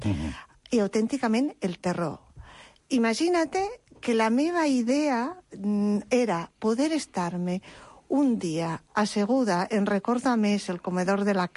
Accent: Oviedo, Asturias, Spain; Jo, a Oviedo. Soc asturiana.

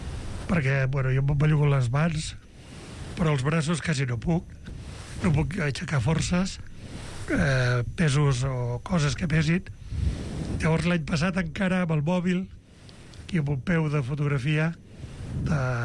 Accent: Sant Jaume d'Enveja, Catalonia, Spain; moved away as an adult; now in Barcelona, Spain; jo soc fill de Sant Jaume d'Enveja, clar. Vaig marxar amb 20 anys per vindre a treballar aquí a Barcelona.

